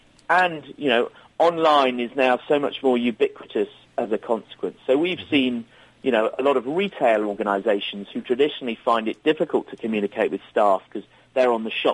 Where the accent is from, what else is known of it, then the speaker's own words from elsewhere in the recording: England, United Kingdom; accent: English; now in Burlingame, United States; I've still retained my English accent, but I'm sure, if we were to do this in a year, maybe my accent will be a bit further diluted.